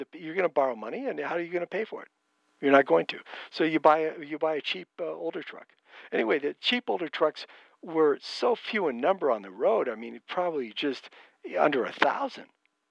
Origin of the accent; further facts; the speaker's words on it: California, United States; Okay, so I grew up in Santa Clara County. And went to high school at Saratoga High, graduated in 1976.